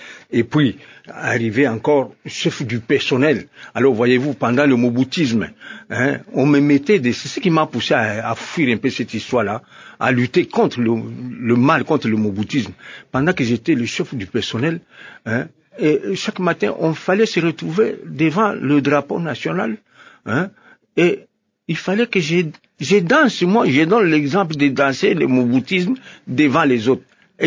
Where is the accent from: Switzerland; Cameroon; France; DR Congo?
DR Congo; Kabinda, Lomami; Je vais me présenter maintenant chez moi pour aller voir comment les gens vivent aussi chez moi à Kabinda, Lubao et consorts.